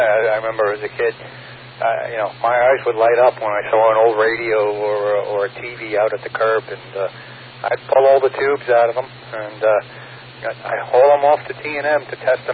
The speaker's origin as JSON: {"language": "English", "town": "Bayport", "region": "New York", "country": "United States", "tie": "born or raised there", "said": "when I was growing up in Bayport"}